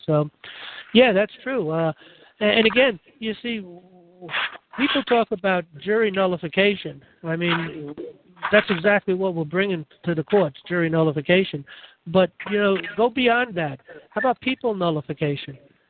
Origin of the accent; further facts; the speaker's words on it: New York, United States; The point is, I'm from New York. I'm domiciled in New York.